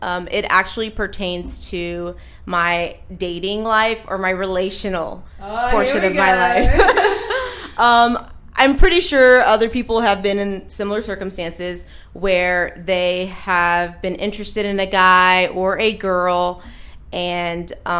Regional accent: Austin, Texas, United States; I am originally from Texas, Austin, Texas to be specific. The city of music.

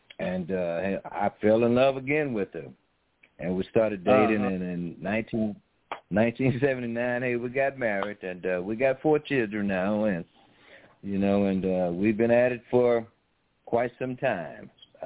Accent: Lake Charles, Louisiana, United States; also born or lived in Kinder; And I'm actually from Lake Charles, not Lafayette. And I've been a resident here all my life. You know, I was born in Kinder, but then we moved here to Lake Charles, and I've been here ever since.

